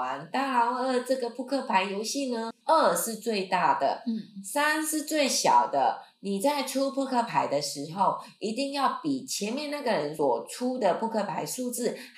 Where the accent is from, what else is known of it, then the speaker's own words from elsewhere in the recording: Taiwan; 我不是一般的台湾人我是台湾的怪人